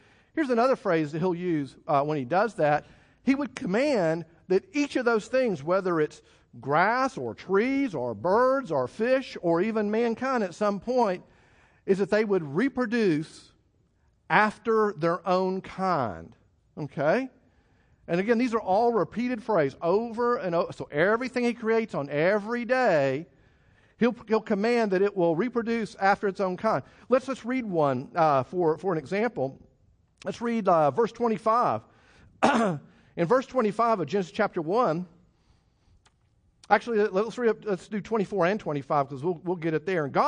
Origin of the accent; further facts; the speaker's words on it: Texas, United States; Now, I grant you, and I'm from Texas, so I can talk about cows.